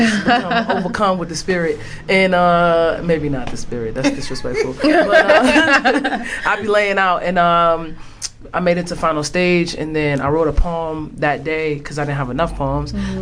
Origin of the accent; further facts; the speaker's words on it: Boston, Massachusetts, United States; I'm from Roxbury. Just like little hood kid, I don't know, rapper, poet.